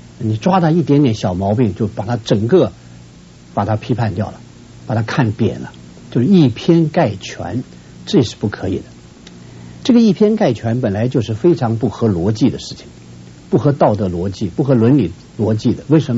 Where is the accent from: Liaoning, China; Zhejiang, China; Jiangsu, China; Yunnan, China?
Liaoning, China; Shenyang; 我是东北人什么办法呢？我父母生下我就是东北人，我是沈阳人，